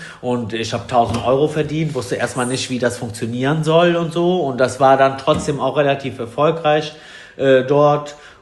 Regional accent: Italy; Als Italiener noch nie in Rom gewesen, obwohl wir da 25 Jahre lang dran vorbei gefahren sind.

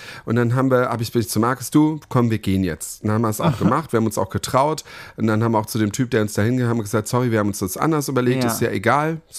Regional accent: Berlin, Germany; ich als Berliner, der ja sehr viele große Events hier kennt

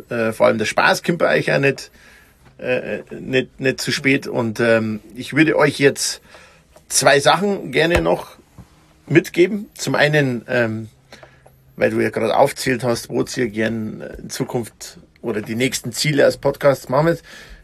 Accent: Mittenwald, Bavaria, Germany; Ich habe da so eine kleine Hütte in Mittenwald, wo ich herkomme, an einem See.

